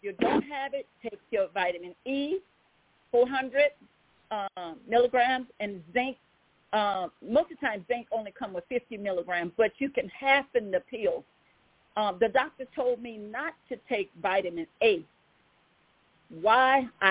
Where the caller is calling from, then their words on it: Baton Rouge, Louisiana, United States; I'm calling from Baton Rouge, Louisiana.